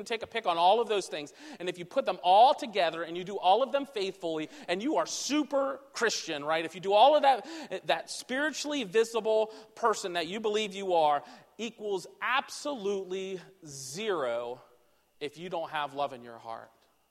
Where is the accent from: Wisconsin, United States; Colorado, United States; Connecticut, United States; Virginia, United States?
Virginia, United States; And I'm from the Shenandoah Valley when I went to school, and I had like the Blue Ridge Mountains and the Appalachian Mountains